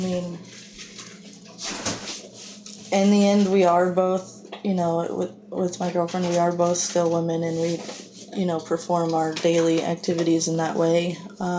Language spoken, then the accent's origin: English; South Carolina, United States; now in Gainesville, United States; No, I actually grew up in South Carolina, Houghton Island, South Carolina.